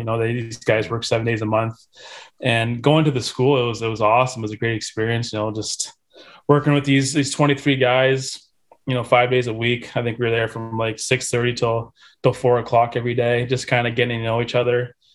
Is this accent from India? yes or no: no; St. Catharines, Ontario, Canada; I think growing up in St. Catharines, I would say about eight of my teammates, their parents were firefighters or all buddies.